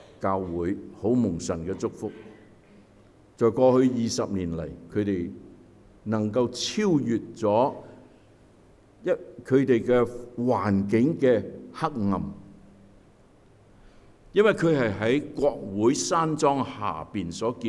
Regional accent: Hong Kong; 特别我们从香港来的人

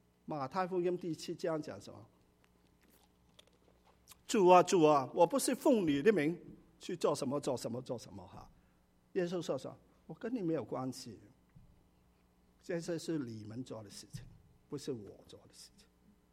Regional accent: China; 这里不是说我们中国人想的你去拜观音啊

